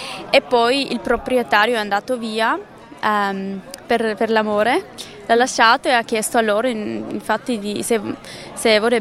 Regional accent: Switzerland; Noi siamo cinque, due sono di Amsterdam, due siamo svizzere e un colombiano.

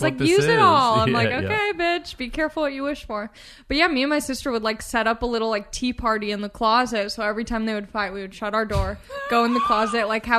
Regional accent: Long Beach, California, United States; I'm from Long Beach, California.

